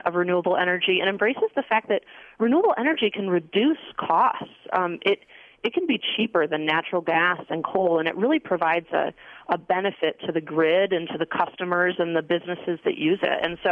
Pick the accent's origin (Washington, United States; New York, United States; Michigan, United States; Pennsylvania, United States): Michigan, United States; Grand Rapids; I'm from Michigan, grew up in Grand Rapids, wanted to come back home.